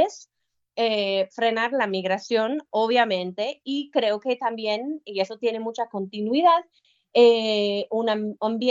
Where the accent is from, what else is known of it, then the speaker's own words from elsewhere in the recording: United States; yo soy de los Estados Unidos, ¿verdad?